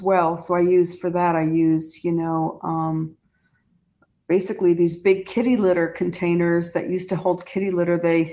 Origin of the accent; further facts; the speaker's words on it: New York, United States; I come from New York. I live in the city. I know how to push